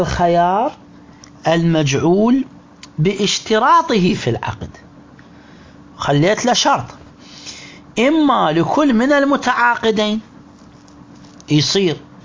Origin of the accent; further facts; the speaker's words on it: Iraq; عندنا بالعراق